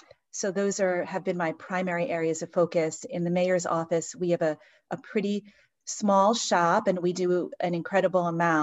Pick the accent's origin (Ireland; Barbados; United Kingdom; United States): United States; New York; I grew up in Westchester primarily, and went to SUNY Albany